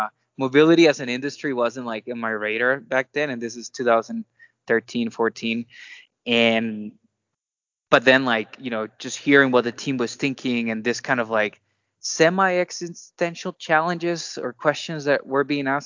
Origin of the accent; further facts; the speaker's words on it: Costa Rica; English is a second language; I'm born and raised in Costa Rica.